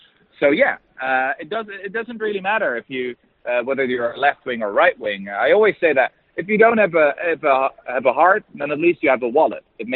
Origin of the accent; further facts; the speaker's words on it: Netherlands; I mean, I'm from Holland.